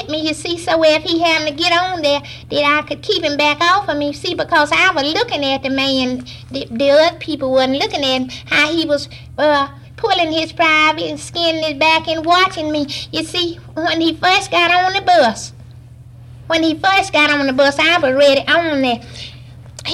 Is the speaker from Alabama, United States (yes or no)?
yes; Loman, Alabama, United States; born there; I was born in Loman, Alabama.